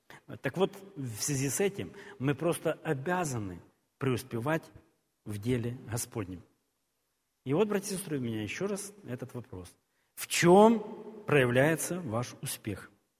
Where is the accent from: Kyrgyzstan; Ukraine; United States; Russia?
Ukraine; Я ж как украинец.